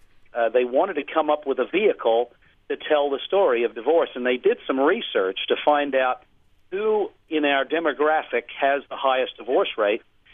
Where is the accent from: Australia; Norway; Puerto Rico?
Australia; now in United States; Yes, but I'm still an Aussie.